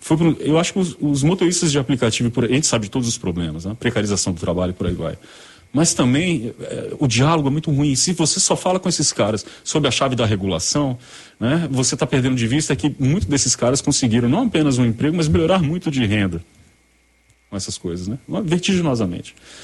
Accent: Brazil; eu cresci no Trobogi, né? Mais especificamente ali na Rua Mucambo, que é mais ou menos um entroncamento entre o quilômetro 7 ali da Estrada Velha do aeroporto e o condomínio Trobogi, a paralela, né? E ali eu cheguei no início da década de 90

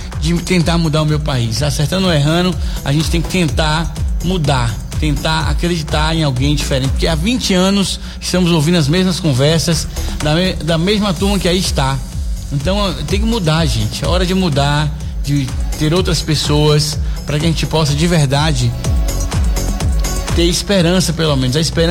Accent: Brazil; Porque nós somos brasileiros resilientes e a seleção é um patrimônio do povo brasileiro.

